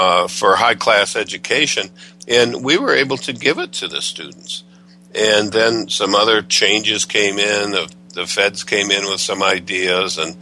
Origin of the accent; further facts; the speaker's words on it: Detroit, Michigan, United States; I was raised in Detroit. And when I was there, I went to the Detroit Public Schools